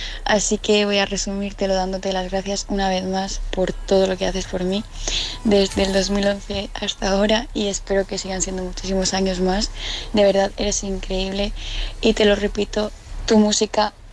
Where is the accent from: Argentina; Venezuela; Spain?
Spain; Murcia, Region of Murcia; de Murcia